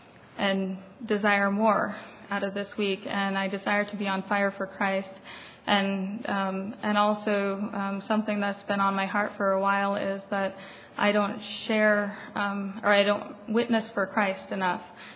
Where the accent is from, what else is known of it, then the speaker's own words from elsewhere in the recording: Wellman, Iowa, United States; I'm from Wellman, Iowa.